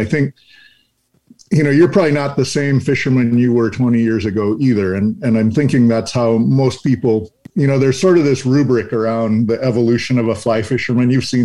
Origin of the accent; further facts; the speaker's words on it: Corvallis, Oregon, United States; Yeah, Corvallis, Oregon was my first home.